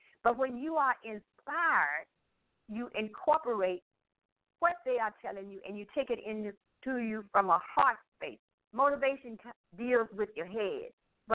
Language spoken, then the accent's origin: English; Saxe, Virginia, United States; I grew up in Charlotte County, Saxe, Virginia, about an hour and a half away from Richmond, Virginia, on a farm.